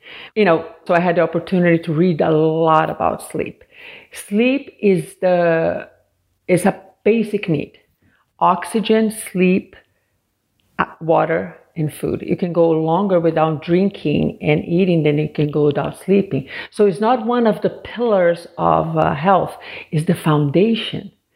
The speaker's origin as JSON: {"language": "English", "country": "Brazil", "moved": "yes", "said": "Well, I'm originally from Brazil, and I moved here 30-some years ago."}